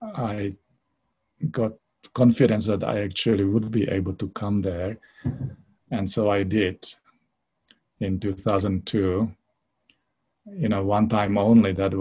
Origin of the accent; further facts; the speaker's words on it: Prague, Czechia; moved away as an adult; now in Boulder, United States; When it started in 1996, which was the same year when I came to Boulder from Prague to study at Naropa.